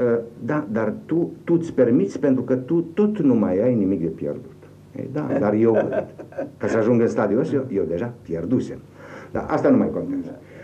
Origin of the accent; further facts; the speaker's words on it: Bessarabia, Moldova; now in Transylvania, Romania; Fiindcă eu, ca basarabean, refugiat din Basarabia, în Ardeal, în 1944, am trăit un exil, un exil în proprie țară.